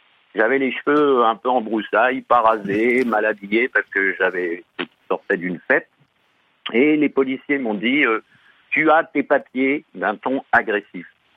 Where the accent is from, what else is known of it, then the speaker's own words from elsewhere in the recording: Nantes, Pays de la Loire, France; born there; Mais je suis né à Nantes, j'ai un nom très français.